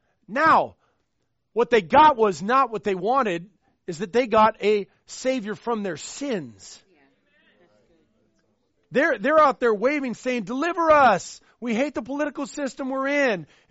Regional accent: Washington, United States; Like, I'm from Washington, but I got to be shown.

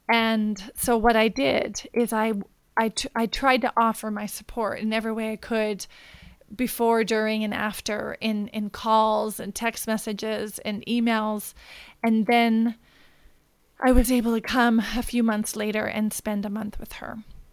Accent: Williston, North Dakota, United States; I grew up in Williston, North Dakota

